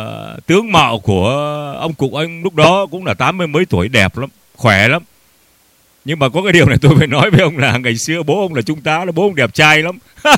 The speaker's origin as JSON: {"language": "Vietnamese", "region": "Northern Vietnam", "country": "Vietnam", "said": "tôi là dân Bắc Kỳ, tôi là dân Bắc Kỳ di cư ở nơi tôi ở."}